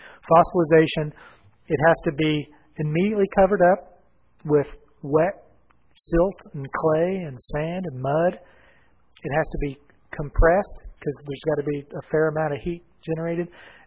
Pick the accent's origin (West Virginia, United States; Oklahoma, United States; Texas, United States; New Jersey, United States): Oklahoma, United States; because I'm from Oklahoma, and they said the buffalo in Oklahoma